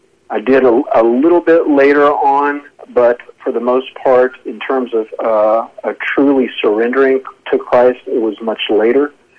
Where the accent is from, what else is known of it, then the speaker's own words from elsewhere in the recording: Wilmington, North Carolina, United States; which is about 2.5 hours from my hometown there in Wilmington area.